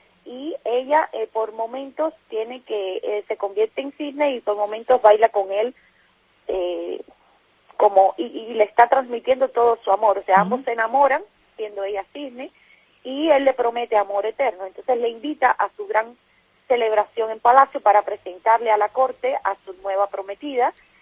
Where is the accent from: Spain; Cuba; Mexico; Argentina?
Cuba; Yo soy cubana